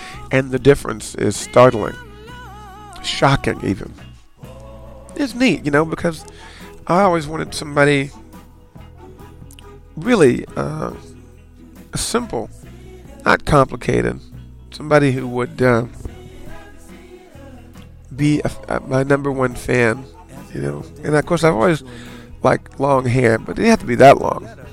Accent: Kentucky, United States; And of course, you know, I grew up in Kentucky.

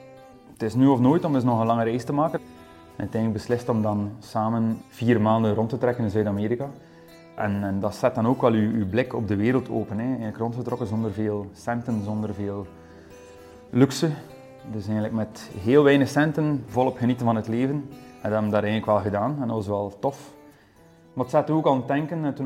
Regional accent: Poperinge, Flanders, Belgium; Ik ben een ras-echte Poperingenaar, dus geboren en getogen in Poperingen. Mijn vader is altijd landbouwer geweest.

